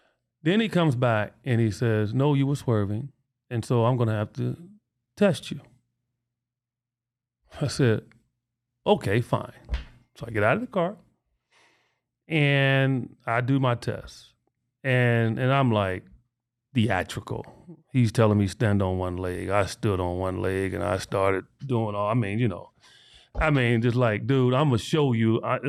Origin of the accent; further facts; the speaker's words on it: Chicago, Illinois, United States; And I give them stories of me growing up in Chicago and being chased out of neighborhoods by, you know, white teenagers because they don't want you in the neighborhood